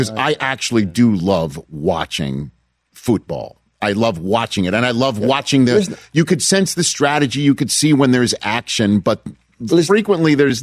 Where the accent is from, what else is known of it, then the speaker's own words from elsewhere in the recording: Staten Island, New York, United States; Well, I grew up in Staten Island rooting for the Jets.